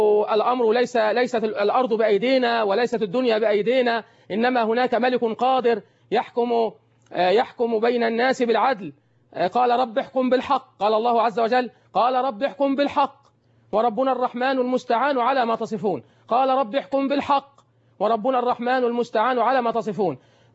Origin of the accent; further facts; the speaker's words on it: Suez, Suez Governorate, Egypt; والذي حدث في بلدنا السويس